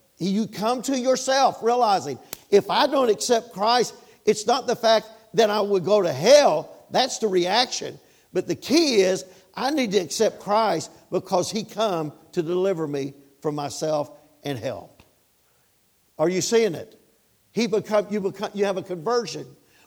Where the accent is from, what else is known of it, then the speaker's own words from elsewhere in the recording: Kentucky, United States; See, I'm from Kentucky. I won't do Kentucky because we ain't won nothing. I love Kentucky.